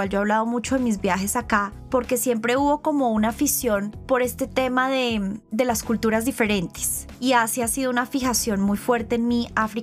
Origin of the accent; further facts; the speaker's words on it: Colombia; Siendo completamente colombiana, me fascina todo en Colombia, adoro mi vida acá.